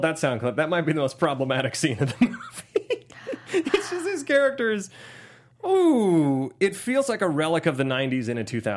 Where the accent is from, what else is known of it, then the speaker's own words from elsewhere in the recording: Ohio, United States; Fact check. I'm from Ohio. That is not the state bird.